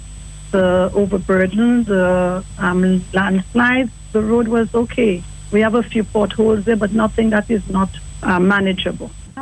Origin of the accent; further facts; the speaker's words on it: Point Pilat, Dominica; Point Pilat is my home. Roseau is not my home. I'm from Point Pilat. That's where I feel I belong, and I would want to live, and that's where I hope to die.